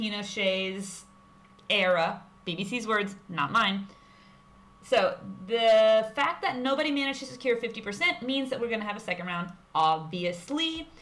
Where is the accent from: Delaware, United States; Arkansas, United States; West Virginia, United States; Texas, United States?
Arkansas, United States; I'm just trying to don't get twisted because they're both A names and I'm from Arkansas.